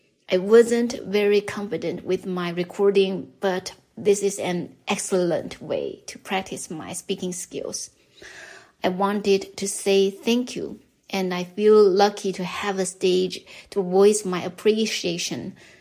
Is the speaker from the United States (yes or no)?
no; Taiwan; now in Japan; from Taiwan. A few years ago, my family and I moved to Japan.